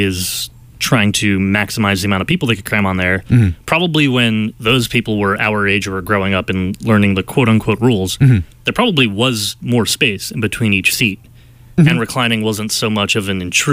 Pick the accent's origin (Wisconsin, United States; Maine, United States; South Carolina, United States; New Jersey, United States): New Jersey, United States; Because where I grew up in New Jersey, it was definitely the DMV.